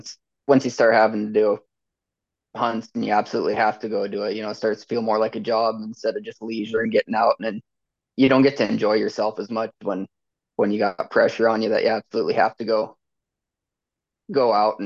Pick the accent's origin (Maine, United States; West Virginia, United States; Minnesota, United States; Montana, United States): Montana, United States; I grew up hunting in Montana and didn't get hunting out of state till I was in my early 20s.